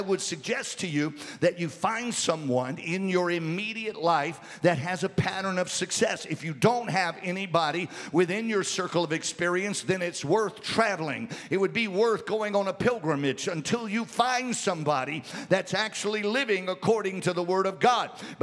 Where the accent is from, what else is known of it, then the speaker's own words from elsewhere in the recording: Baton Rouge, Louisiana, United States; Oh, Elder B.A. Spell in Baton Rouge, my hometown. I didn't know anything about Pentecost. I didn't know what he was doing there. I grew up under the shadow of that my whole life.